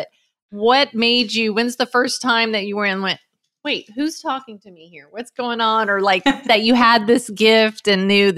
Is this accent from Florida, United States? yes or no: yes; Miami, Florida, United States; I lived and I grew up in Miami on a canal with, you know, ducks and bunnies, and I wasn't allowed to have pets inside.